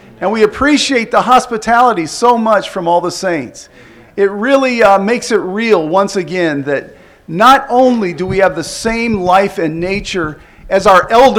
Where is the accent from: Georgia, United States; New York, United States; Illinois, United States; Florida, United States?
Georgia, United States; Atlanta; We're from Atlanta, Georgia.